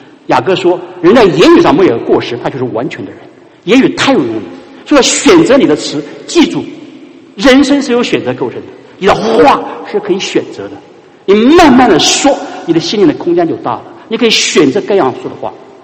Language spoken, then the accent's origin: Chinese; China; now in United States; 那我爸我妈就是我们中国人一般的喊岳父岳母婆婆公公都喊爸喊妈哈